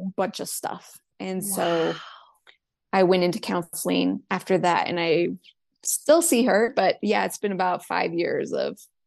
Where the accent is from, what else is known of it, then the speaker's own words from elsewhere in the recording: Spokane, Washington, United States; I grew up in Spokane. I stayed there the whole time. And then I met my husband, and then we moved away.